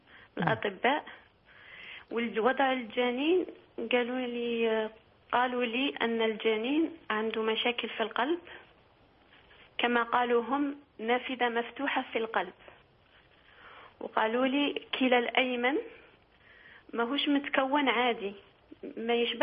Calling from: France; من فرنسا.

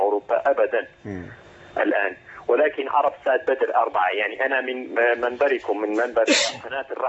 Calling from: Bradford, Yorkshire and the Humber, United Kingdom; من مدينة برادفورد

